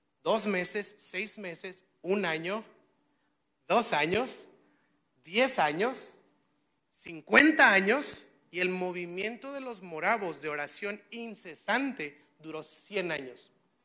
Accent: Nuevo León, Mexico; al rato salimos adelante, somos regios

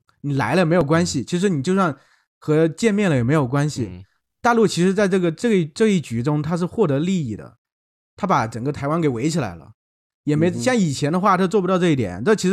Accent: China; 就是我们大陆人虽然可能现在因为中美这个冲突也挺严重的，但私底下其实民众都很喜欢美国的文化。

